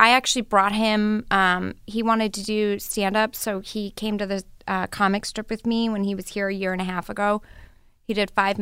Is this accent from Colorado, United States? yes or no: yes; Colorado, United States; Like I talk about a lot of, you know, growing up in Colorado and my family